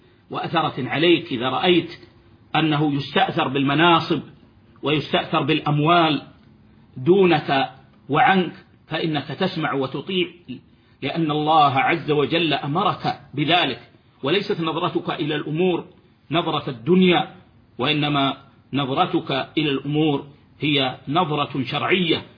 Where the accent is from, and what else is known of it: Saudi Arabia